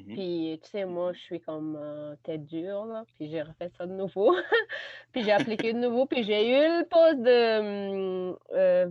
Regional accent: Tunisia; now in Canada; Hey, je viens de la Tunisie. Mais c'est pas trop loin.

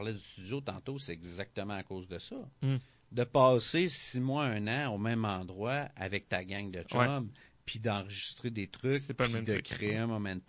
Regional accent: Quebec City, Quebec, Canada; nous autres, on vient de Québec.

